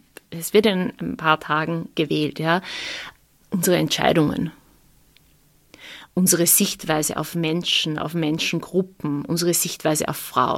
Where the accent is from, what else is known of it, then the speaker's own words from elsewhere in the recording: Upper Austria, Austria; Ich bin in Oberösterreich auf einem Bauernhof aufgewachsen, bin in einem sehr konservativen Umfeld groß geworden